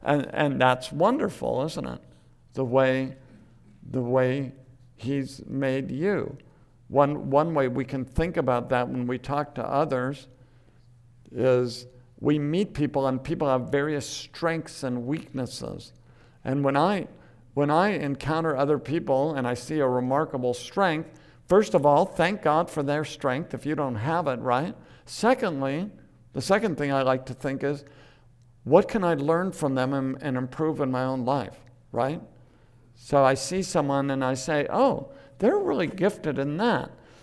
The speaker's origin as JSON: {"language": "English", "country": "United States", "tie": "born there", "said": "And I was born in the United States, right? And in a particular place, in a particular time."}